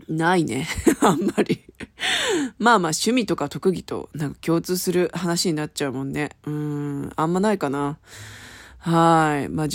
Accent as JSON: {"language": "Japanese", "region": "Kansai", "country": "Japan", "tie": "born or raised there", "said": "出身地は、さっきも言ったけど、ずっと関西で、はい。関西生まれ、関西育ちで、はい、ここまで来ています。"}